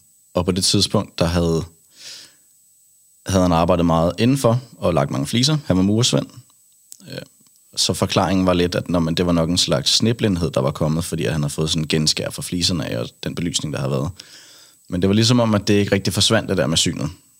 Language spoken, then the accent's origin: Danish; Kattinge, Zealand, Denmark; Jamen, jeg er fra en lille by ude fra Roskilde. Mm. 10 km væk, en lille landsby, der hedder Kattinge.